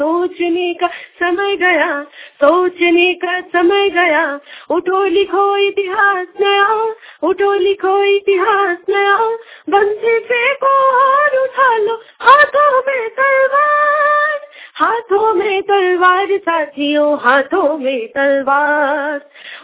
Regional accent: Ranchi, Jharkhand, India; मैं रांची पिस्का मोड़ की रहने वाली हूँ।

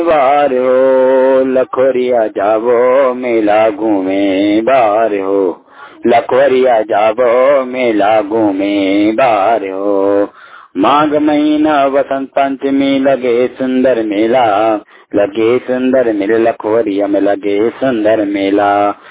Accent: Badi Char, Chhattisgarh, India; मैं ग्राम बड़ी चार का रहने वाला हूँ।

